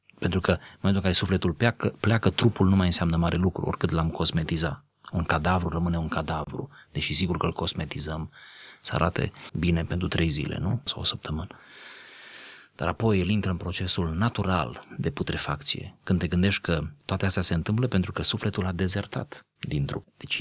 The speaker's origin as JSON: {"language": "Romanian", "country": "Romania", "said": "În contextul nostru, pentru că noi doi suntem români, a fi creștin înseamnă a fi deasupra românității tale."}